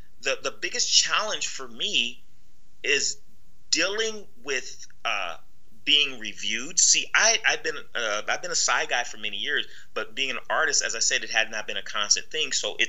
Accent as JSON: {"language": "English", "region": "Nebraska", "country": "United States", "said": "and I'm from Nebraska"}